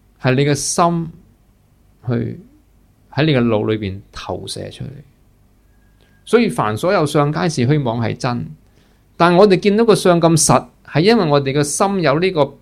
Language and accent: Cantonese; Guangdong, China; 我是广东人，唔到我话事，我啲基因是广东基因，我就做咗广东人。